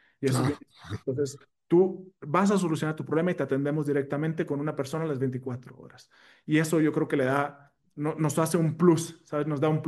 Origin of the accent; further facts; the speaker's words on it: Matamoros, Tamaulipas, Mexico; es muy riesgoso Matamoros. Yo soy de Matamoros, pero yo voy